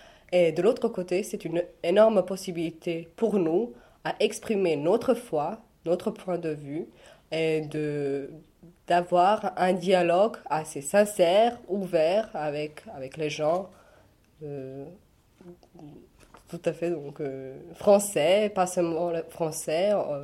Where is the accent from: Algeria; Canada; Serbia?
Serbia; Smederevska Palanka, Šumadija and Pomoravlje; French is a second language; now in Paris, France; je viens de Serbie, précisément d'une petite ville qui se trouve au sud par rapport à Belgrade, c'est Smederevska Palanka. Je suis à Paris précisément 7 mois.